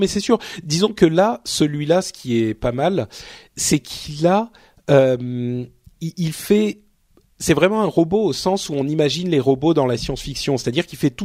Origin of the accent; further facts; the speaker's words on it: Paris, Île-de-France, France; born there; moi je suis un parisien né, je suis un parigot tête de veau moi.